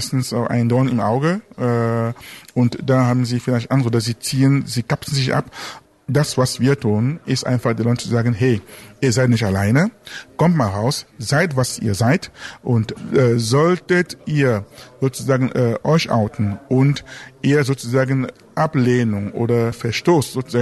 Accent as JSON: {"language": "German", "country": "Cameroon", "lives_now": "Germany", "said": "Ich komme ursprünglich aus Kamerun und lebe hier schon seit langer Zeit, und ist einfach so, und Deutschland ist mittlerweile zu meiner zweiten Heimat geworden"}